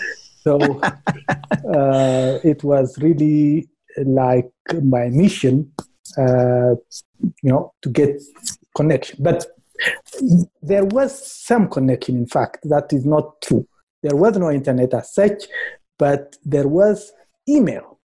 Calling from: Addis Ababa, Ethiopia; I'm joining you from Addis Ababa, Ethiopia, from a very cold weather, very surprisingly.

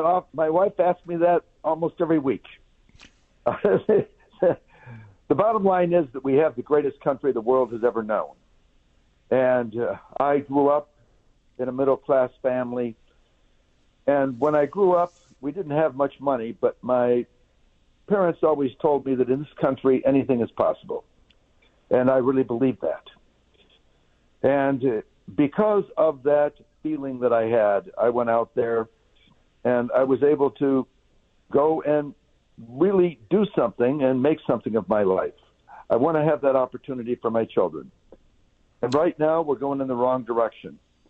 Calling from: Bloomfield Hills, Michigan, United States; Michigan. I'm in Bloomfield Hills, Michigan right now.

